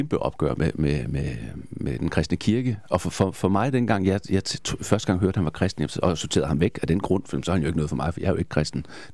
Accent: Jutland, Denmark; Der hvor jeg kommer fra i Jylland, der er det mere reglen end undtagelsen

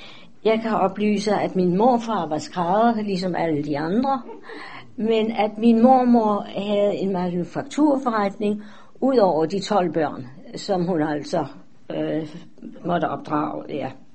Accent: Darmstadt, Hesse, Germany; Danish is a second language; now in Denmark; Jeg er født i Darmstadt, en mindre by syd for Frankfurt am Main. Der levede jeg med mine forældre

